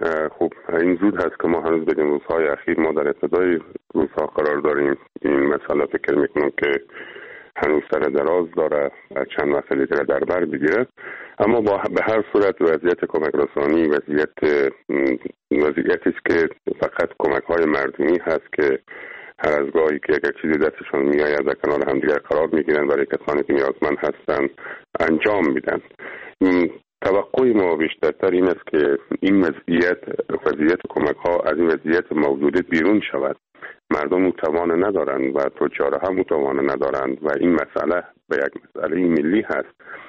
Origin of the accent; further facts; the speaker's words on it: Herat, Afghanistan; به عنوان یک هراتی سپاسگزاری ویژه از همه عزیزانی دارم که در این راستا آمدن.